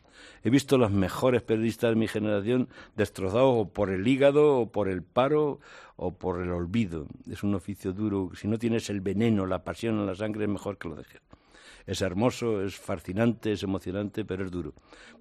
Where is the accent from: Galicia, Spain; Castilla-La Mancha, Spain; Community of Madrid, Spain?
Castilla-La Mancha, Spain; Mariana; No, bueno, no soy ni de Cuenca, soy de una aldea. Se llama Mariana, que está cerca de la Ciudad Encantada